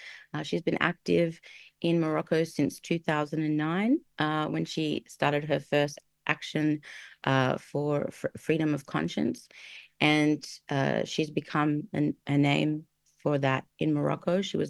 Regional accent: Melbourne, Victoria, Australia; now in Los Angeles, United States; I'm originally from Melbourne, now based in LA.

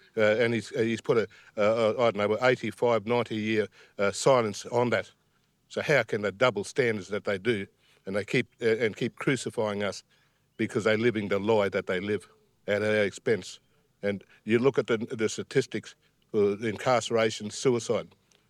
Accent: Darwin, Northern Territory, Australia; I'm from Darwin.

